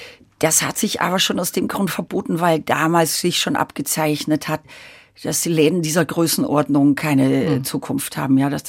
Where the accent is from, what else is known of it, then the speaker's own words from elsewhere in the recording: Ottensheim, Upper Austria, Austria; also born or lived in Linz; So ja, ich bin in Linz im Krankenhaus geboren, aber in Ottensheim